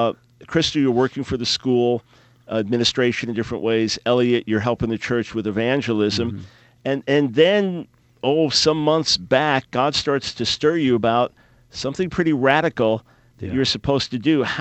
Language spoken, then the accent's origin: English; New York, United States; They're from my home country of New York, actually.